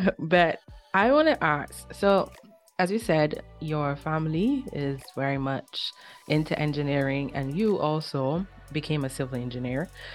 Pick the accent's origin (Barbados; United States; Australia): Barbados; I'm from Barbados